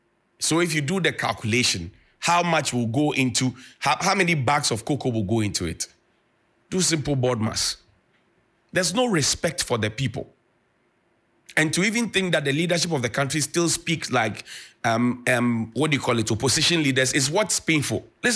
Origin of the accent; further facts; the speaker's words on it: Ghana; Today, you're going to register for a passport, which you require as a Ghanaian.